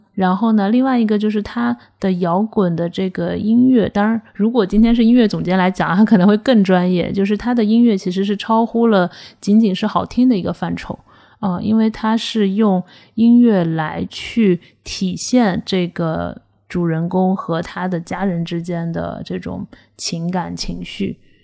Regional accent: Zhejiang, China; 就是我是浙江人，就是这个可能在江浙那边

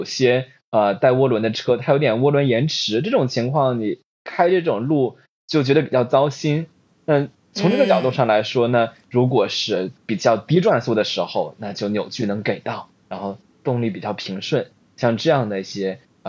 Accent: Jinan, Shandong, China; born there; 我作为一出生在济南的山东人

